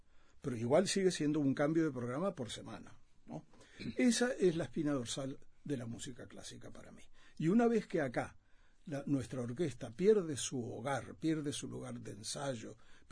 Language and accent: Spanish; Uruguay; now in United States; A mí me preguntan cuando se enteran de que soy uruguayo en Estados Unidos